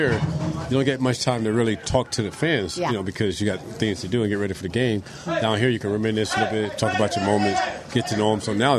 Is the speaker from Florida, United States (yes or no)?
yes; Tampa, Florida, United States; growing up in Tampa in the 60s, we only had, you know, one channel. We only watched Atlanta Braves mm-hmm. from Tampa, and we listened to games on the radio.